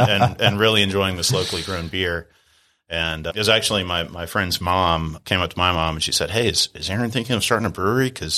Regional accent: Salisbury, North Carolina, United States; So I grew up in Salisbury, built the malt house near where I grew up.

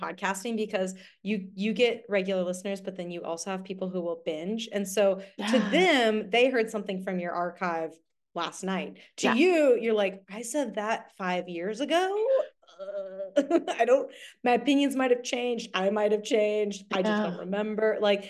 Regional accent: Texas, United States; the problem is Jared and Jensen are from Texas and I'm from Texas. So now I'm like, homies, Texas y'all.

